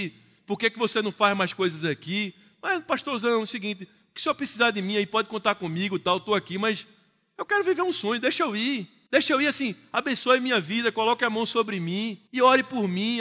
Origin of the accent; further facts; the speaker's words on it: Northeast Region, Brazil; eu sou do Nordeste, eu amo você